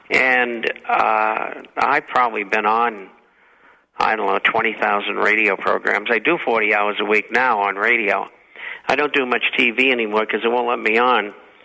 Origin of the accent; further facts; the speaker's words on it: Boston, Massachusetts, United States; I was born in Boston, went to school there, went to university there. I came from very humble surroundings.